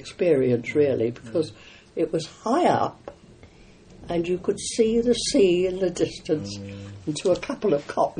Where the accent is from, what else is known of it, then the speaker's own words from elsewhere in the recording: London, United Kingdom; now in Burton, United Kingdom; although I've lived here in Burton many years longer than I lived in my hometown, which was London, I still realise that I am not a genuine Burtoner.